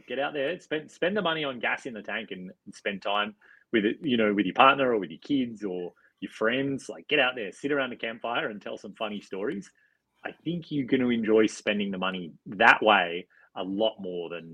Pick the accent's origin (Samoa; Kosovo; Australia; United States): Australia; I was living in Canada at the time. I'm from Australia a long time ago.